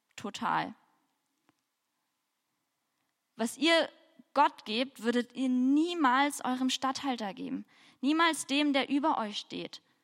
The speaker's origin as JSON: {"language": "German", "country": "Germany", "accent": "German", "said": "habe ich bestimmt mit meinem deutschen Akzent nicht so hebräisch ausgesprochen"}